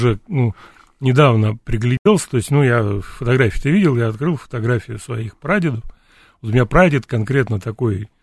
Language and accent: Russian; Moscow, Russia; жизнь протекала в основном в Москве. Я такой, ну, то есть, ну, я родился, вырос я в Москве, здесь всегда жил. И вот, то есть, хотя, конечно, у меня родственники, ну, то есть, по отцу у меня линия как раз украинская, ну, в смысле, малороссы и Киевская область